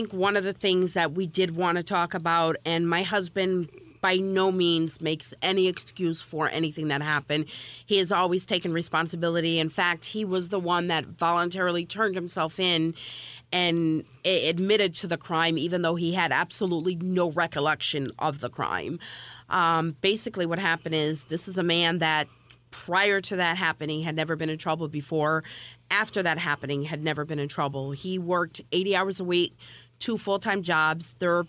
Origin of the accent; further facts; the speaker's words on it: Hartford, Connecticut, United States; I am born and raised Hartford, Connecticut. I am as American as you get. I am French and Irish.